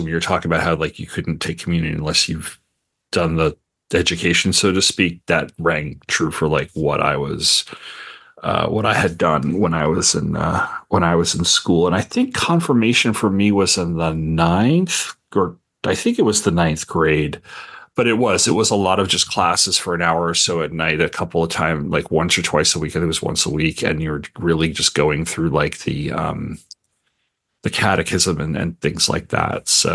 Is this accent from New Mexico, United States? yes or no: no; New York, United States; It was interesting because I grew up around a ton of Catholics, right? Because I'm from New York and Long Island.